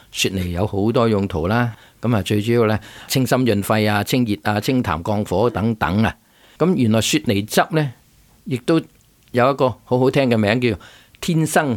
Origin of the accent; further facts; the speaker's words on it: Hong Kong; 但是我们香港人最懂的那种应该就是水晶梨的。